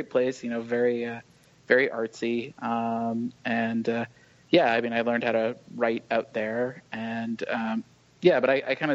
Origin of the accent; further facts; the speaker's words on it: St. Louis, Missouri, United States; now in Los Angeles, United States; I'm a native Midwesterner. I grew up in St. Louis, Missouri. I was pretty much raised out there until I went to college on the East Coast.